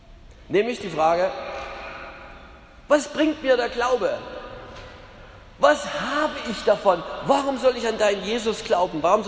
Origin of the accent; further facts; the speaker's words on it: Wittenberg, Saxony-Anhalt, Germany; Und im Osten, wo ich herkomme, also Wittenberg liegt da mitten im Osten, noch weniger.